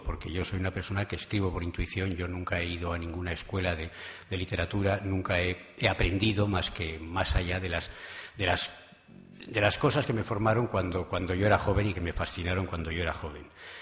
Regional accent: Bilbao, Basque Country, Spain; born there; now in Madrid, Spain; Yo nací en Bilbao, hace ya 35 años que vivo en Madrid, y mi familia y yo pasábamos las vacaciones en un hermoso pueblo costero que se llama Lekeitio

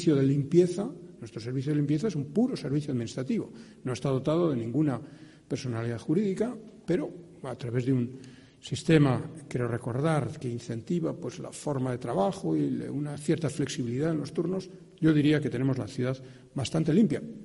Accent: Castile and León, Spain; Yo vengo de un municipio de Valladolid que creo que tiene una buena capacidad de gestión directa de algunos servicios.

